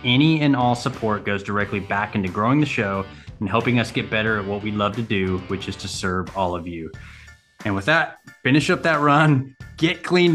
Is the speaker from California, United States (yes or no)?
yes; California, United States; And I grew up in Southern California.